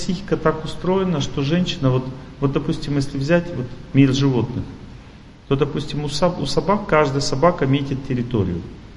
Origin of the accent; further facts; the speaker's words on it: Urals, Russia; also born or lived in Tolyatti, Russia; Вот я помню, когда мы в Тольятти переехали из Урала